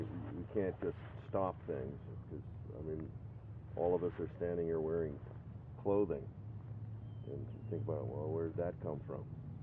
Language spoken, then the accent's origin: English; Helena, Montana, United States; also born or lived in New York; I came back to my hometown of Helena after living in New York for a long time was to shorten commuting.